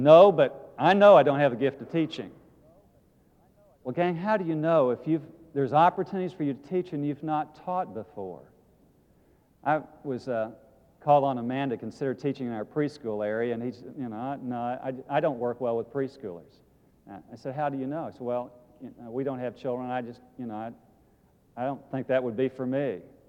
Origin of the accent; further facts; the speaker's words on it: Missouri, United States; I mean, I came from Missouri, small hick town. I was a hillbilly.